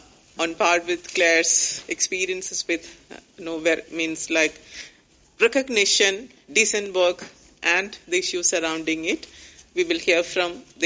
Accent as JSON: {"language": "English", "country": "India", "said": "I'm the executive member of committee member of ITWF representing Asia, and I'm from India"}